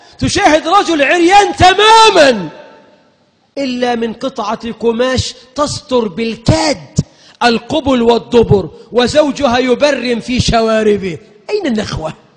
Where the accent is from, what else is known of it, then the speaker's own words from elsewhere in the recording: Egypt; اجعل بلدنا مصر خير البلاد